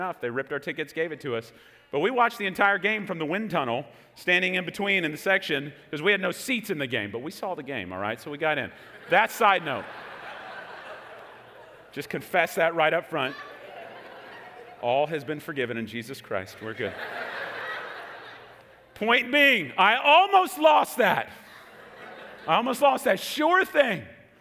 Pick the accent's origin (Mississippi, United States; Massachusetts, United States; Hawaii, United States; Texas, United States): Texas, United States; also born or lived in Chicago; Now, many of y'all know that I grew up in Texas. I'm a Texas fan, all that stuff, sports teams in Dallas. But many of y'all probably don't know that I was actually born in Chicago.